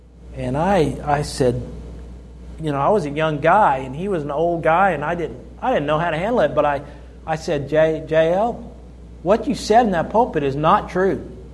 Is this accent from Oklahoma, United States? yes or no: yes; Oklahoma, United States; You know, I grew up in Oklahoma, and I remember hearing people justify their prejudices through misusing the Word of God.